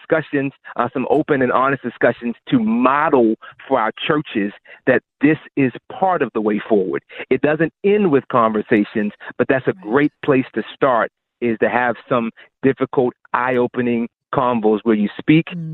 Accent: Baltimore, Maryland, United States; now in Pittsburgh, United States; I'm born and raised in Baltimore. I've been in Pittsburgh for 13 years ago now.

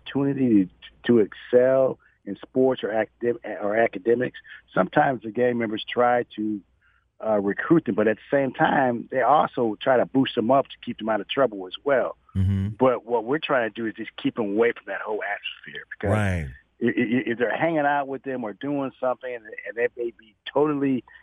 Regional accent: Toledo, Ohio, United States; now in Dallas, United States; Of course, I'm from Toledo, Ohio. That's why I'm a big time Browns fan.

